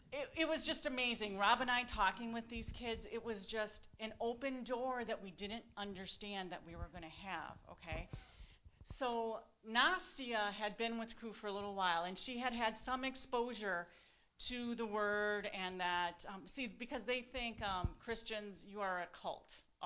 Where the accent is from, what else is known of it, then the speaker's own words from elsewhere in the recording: United States; You try and explain to them that you're just a regular person, we're Americans